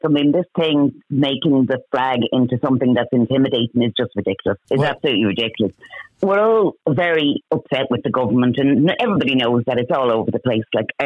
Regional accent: Ireland; We are Irish. This is our country, and we deserve to be listened to.

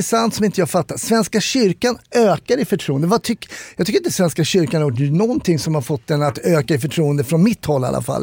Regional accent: Sweden; Jag är som alla svenskar

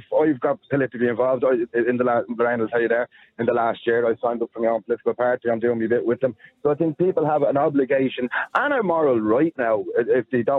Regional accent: Dublin, Leinster, Ireland; Because I was from Dublin, but I was outside of Dublin. I was in a different county council.

